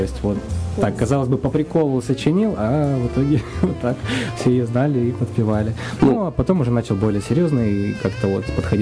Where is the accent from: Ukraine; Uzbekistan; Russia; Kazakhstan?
Ukraine; Simferopol, Crimea; moved away as an adult; Я родом из Крыма, из Симферополя, я там вырос. Закончил сначала университет культуры в Симферополе, а потом поехал в Москву.